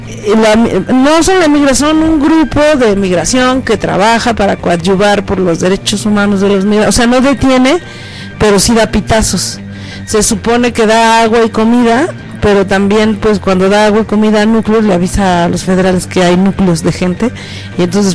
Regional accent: San Cristóbal de las Casas, Chiapas, Mexico; nosotras somos mesoamericanas, las de Ñomdá, las de Jovel.

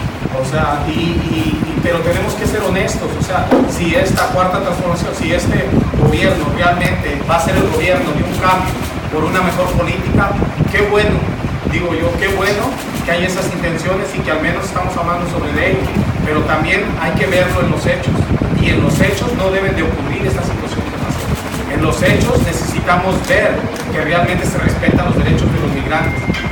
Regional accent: Mexico; como mexicanos

